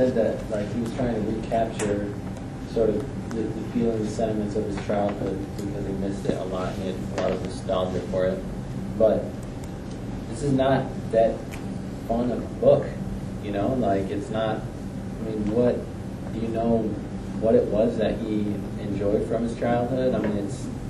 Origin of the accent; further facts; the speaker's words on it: Bolivia; So it's different from where I grew up in Bolivia